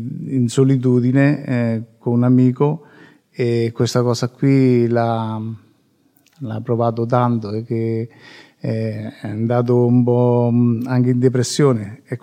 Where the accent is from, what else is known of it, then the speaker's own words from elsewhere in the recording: Civitanova Marche, Marche, Italy; Io vengo da Civitanova, vicino Loreto